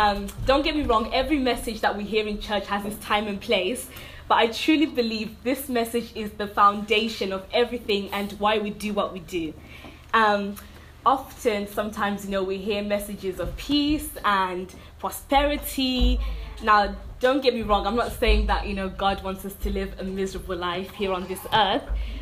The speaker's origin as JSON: {"language": "English", "country": "Zimbabwe", "tie": "born or raised there", "said": "I was born and raised in Zimbabwe, but for a period of time, my parents moved to England first. So I was living with like aunts and uncles and like family members."}